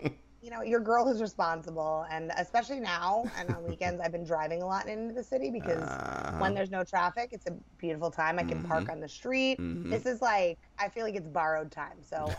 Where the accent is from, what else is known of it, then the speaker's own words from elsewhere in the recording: New York City, New York, United States; being a New Yorker, it is the most beautiful time to be a New Yorker.